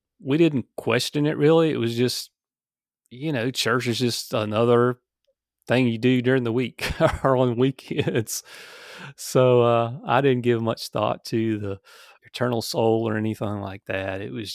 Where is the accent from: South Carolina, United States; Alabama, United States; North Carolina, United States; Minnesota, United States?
South Carolina, United States; The sunny state of South Carolina, and I've pretty much been here all my life. I guess you can say I was just basically from middle-class family growing up.